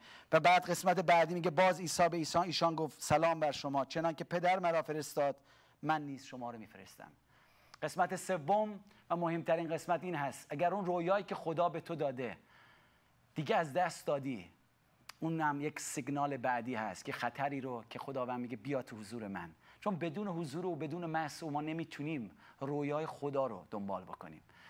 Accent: Iran; moved away as an adult; وقتی که من در ایران بودم 8 سالم بود مسجد رفتم، 13 سالم بود جزء 30 قرآن رو حفظ کردم، وقتی 22 23 سالم بود از ایران من اومدم بیرون

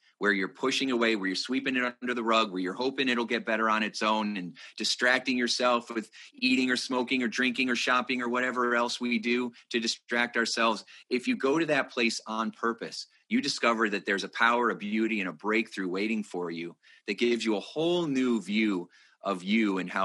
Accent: Indiana, United States; So I'm born and raised in Indiana. I've always been around farmers my whole life

